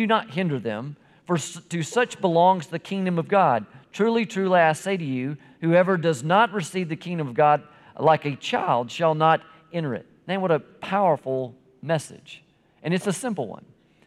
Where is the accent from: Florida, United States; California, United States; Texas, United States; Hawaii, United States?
Florida, United States; was a kid growing up in Florida, we used to take a lot of trips to areas in Florida.